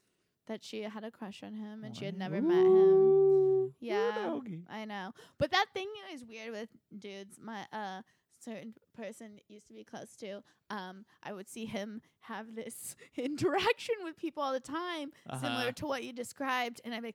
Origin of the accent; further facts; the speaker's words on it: California, United States; I wasn't even, like, fat as a kid, but I grew up in Orange County where, like, I was, like, told